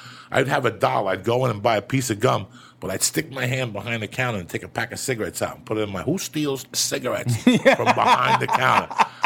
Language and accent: English; Boston, Massachusetts, United States; When you and I were growing up in Boston